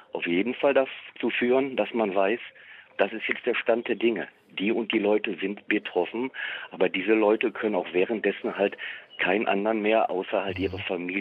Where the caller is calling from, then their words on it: Gelsenkirchen, North Rhine-Westphalia, Germany; Ich komme aus Gelsenkirchen und habe festgestellt, dass es auch hier bei uns sehr, sehr unterschiedliche Regeln gibt